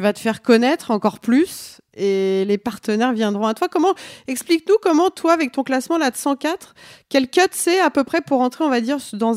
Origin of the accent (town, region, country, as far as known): France